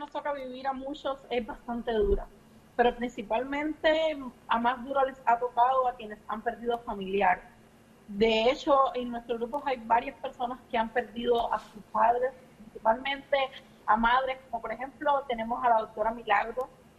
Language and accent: Spanish; Cuba; soy médico cubano, graduada en el 2011